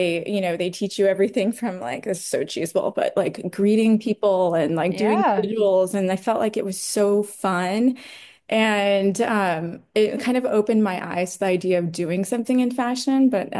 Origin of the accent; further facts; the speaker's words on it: Eugene, Oregon, United States; also born or lived in Los Angeles; I was born in Los Angeles, but then grew up in Eugene, Oregon.